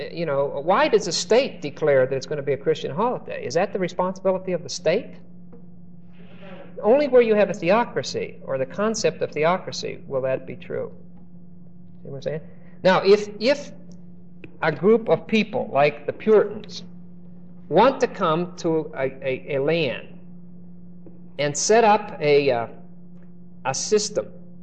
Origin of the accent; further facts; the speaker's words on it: Pennsylvania, United States; I don't know if it's still true in my home state in Pennsylvania, but it was called the Sabbath, and there were laws in Pennsylvania about Sundays and so on. When I was a boy, they had liquor stores in Pennsylvania.